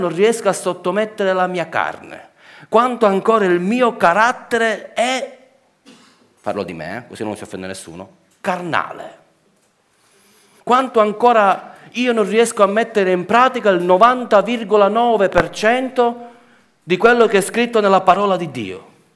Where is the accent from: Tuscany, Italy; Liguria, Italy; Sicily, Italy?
Sicily, Italy; Palermo; cioè io palermitano